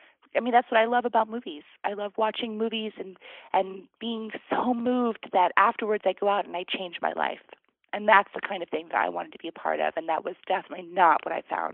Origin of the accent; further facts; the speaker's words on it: Vermont, United States; I grew up in Vermont, and I grew up surrounded by 140 acres of pristine wildlife.